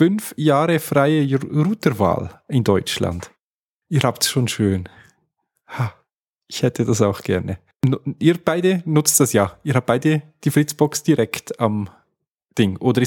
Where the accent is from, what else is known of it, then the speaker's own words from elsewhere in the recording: Switzerland; zumindest bei uns in der Schweiz, war es immer so, dass man was Größeres hätte noch ein bisschen was dazu zahlen müssen.